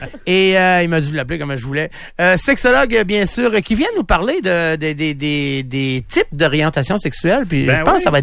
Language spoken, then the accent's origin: French; Chandler, Quebec, Canada; qui s'en vont vers Chandler, ma ville natale.